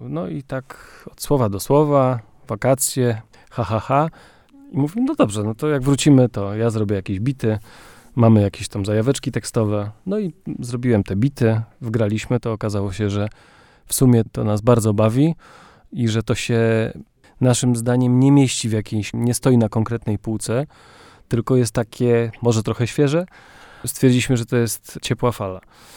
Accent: Silesian Voivodeship, Poland; No to tak chyba jak u nas na Śląsku, w górach, jakby to się gdzieś pokrywa.

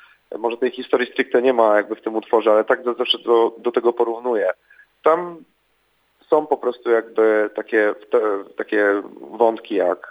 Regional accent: Sosnowiec, Silesian Voivodeship, Poland; ja jestem z Zagłębia Dąbrowskiego, z Sosnowca.

